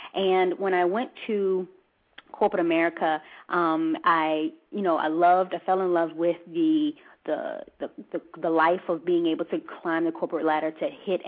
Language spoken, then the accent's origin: English; Virginia, United States; now in Hawaii, United States; No, I reside in Hawaii. I'm originally from Virginia, and we took a 2-year assignment to come to Hawaii